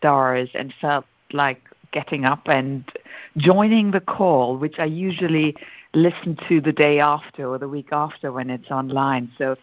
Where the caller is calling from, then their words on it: Germany; I'm calling in from Germany